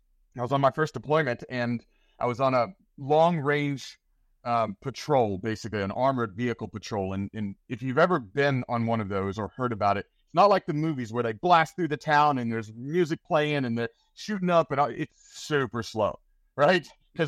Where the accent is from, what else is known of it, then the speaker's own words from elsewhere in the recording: Tennessee, United States; I grew up in East Tennessee, the youngest of five children.